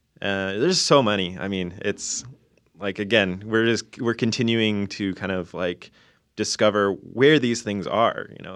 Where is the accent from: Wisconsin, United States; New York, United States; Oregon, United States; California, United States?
California, United States; I'm from the Silicon Valley, California, and so I didn't really grow up in this kind of like terrain.